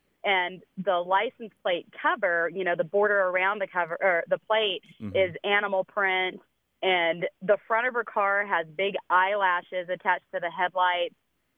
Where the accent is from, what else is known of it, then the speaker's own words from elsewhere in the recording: Dallas, Texas, United States; I'm from Dallas.